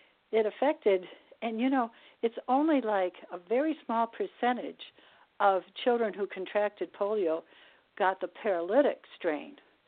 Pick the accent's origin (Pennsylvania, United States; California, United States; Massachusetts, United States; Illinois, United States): Illinois, United States; Chicago; She grew up in Minneapolis, and I grew up in Chicago. We're the same age.